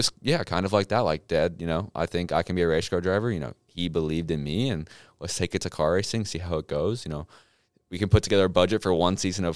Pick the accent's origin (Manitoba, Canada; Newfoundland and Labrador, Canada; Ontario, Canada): Ontario, Canada; Milton; in Toronto. I never clarified. I've you know, lived in Milton my entire life.